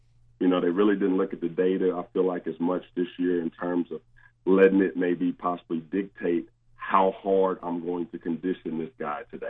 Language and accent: English; Memphis, Tennessee, United States; Yeah. You almost killed me in my hometown.